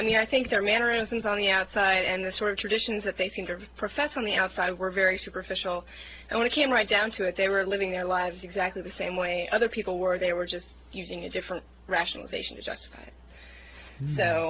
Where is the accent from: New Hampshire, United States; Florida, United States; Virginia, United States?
Virginia, United States; I'm from Northern Virginia.